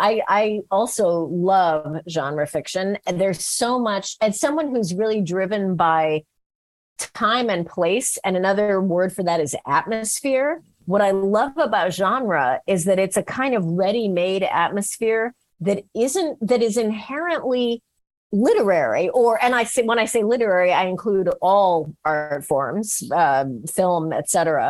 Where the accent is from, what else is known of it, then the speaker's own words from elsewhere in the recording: San Francisco, California, United States; because it was 1981 and there was no internet, there were no cell phones, and I was from San Francisco.